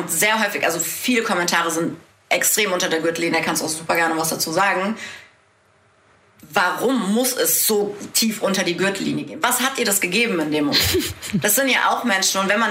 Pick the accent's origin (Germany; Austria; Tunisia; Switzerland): Tunisia; gerade so aus meinem Kulturkreis, ich komme aus Tunesien